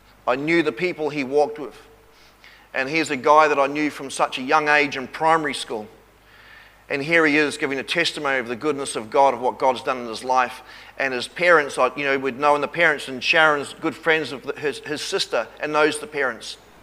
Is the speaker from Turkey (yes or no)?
no; New Zealand; And when I grew up in New Zealand, I grew up with some of the worst people. Some of the toughest people. Knew some of the meanest people, I guess you would say. Hardcore people.